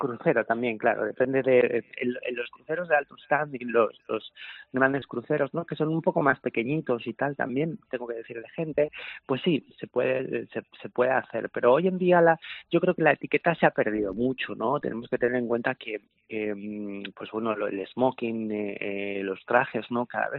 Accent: Bilbao, Basque Country, Spain; Yo es que soy de aquí, de Bilbao

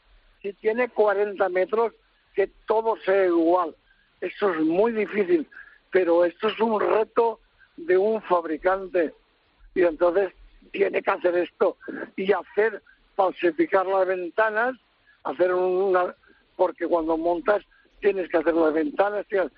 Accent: Valencian Community, Spain; soy valenciano y estoy en Alcácer

